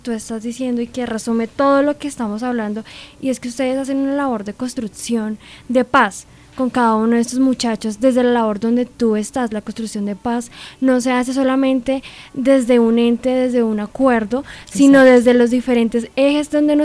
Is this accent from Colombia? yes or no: yes; Colombia; somos colombianos